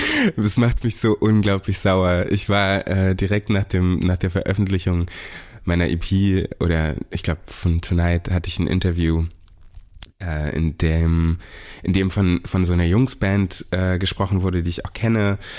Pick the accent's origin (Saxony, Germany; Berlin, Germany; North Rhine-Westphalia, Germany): Berlin, Germany; ich eine Community habe hier in Deutschland als Berliner